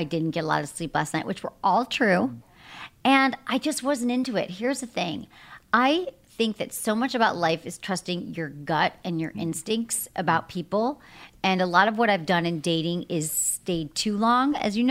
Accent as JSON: {"language": "English", "town": "San Francisco", "region": "California", "country": "United States", "said": "because I'm not from LA, I'm from San Francisco, if anything, in Michigan."}